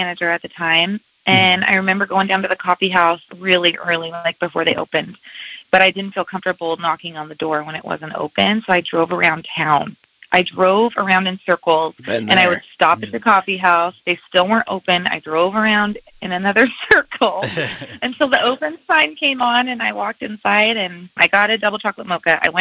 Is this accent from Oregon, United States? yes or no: yes; Grants Pass, Oregon, United States; I was born and raised in Grants Pass.